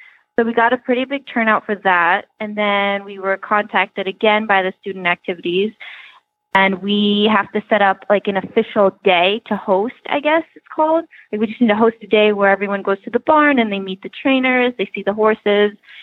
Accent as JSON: {"language": "English", "region": "New Jersey", "country": "United States", "said": "I am from New Jersey, so I'm 30 minutes away from the school."}